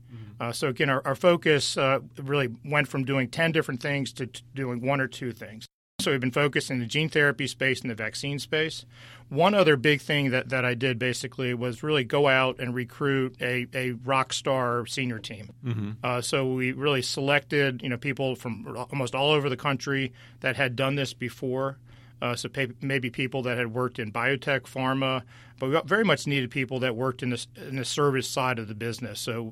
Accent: Rockville, Maryland, United States; I'm from Maryland. My roots are here. I actually grew up in the Rockville area.

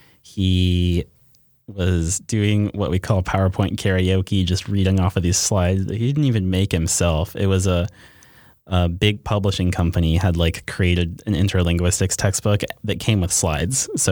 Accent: Monterey, California, United States; born there; also born or lived in Stockton / Berkeley; I was born in Monterey, California. I've sort of been like orbiting the Bay Area my whole life. Spent some time in Stockton and Berkeley.

